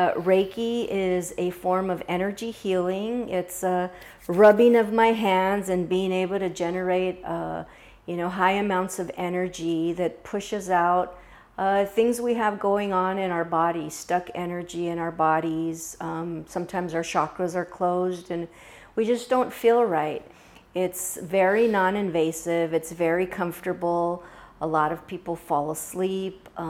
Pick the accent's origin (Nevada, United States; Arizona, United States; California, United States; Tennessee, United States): California, United States; Los Angeles; now in Santa Barbara, United States; born and raised in Los Angeles, moved up to the Santa Barbara area about 4.5 years ago